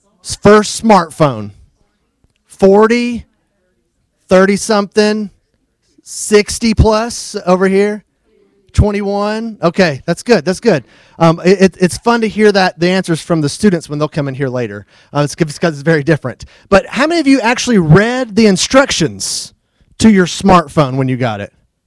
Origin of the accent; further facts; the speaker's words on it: Murfreesboro, Tennessee, United States; I'm from Murfreesboro, Tennessee, originally. I grew up kind of, my dad has a farm and I grew up going on the farm, working on the farm.